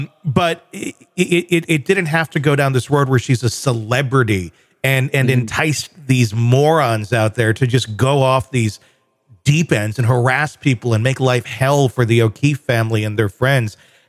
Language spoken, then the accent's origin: English; Wisconsin, United States; I grew up in Wisconsin, another very heavy drinking state.